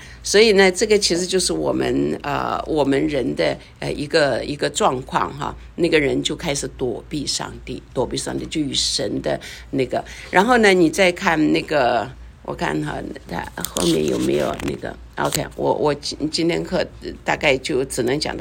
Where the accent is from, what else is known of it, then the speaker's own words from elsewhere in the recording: China; moved away; 像我们原来从中国来